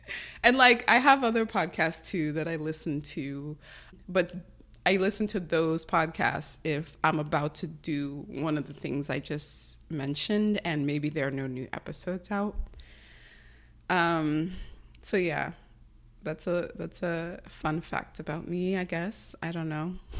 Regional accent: New York, United States; moved away as an adult; And I grew up in New York, so it's not really moving to a new place. It's less about moving to a new place and more so about returning home.

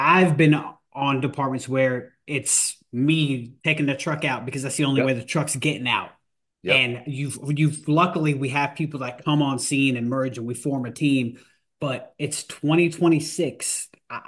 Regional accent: New York, United States; I'm a northerner from New York myself.

